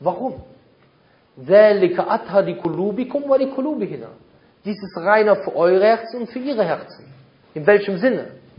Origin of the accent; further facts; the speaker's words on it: Cologne, North Rhine-Westphalia, Germany; Ich als Kölner, ich kenne bestimmt einige Wörter, die bei uns benutzt werden, die hier nicht benutzt werden.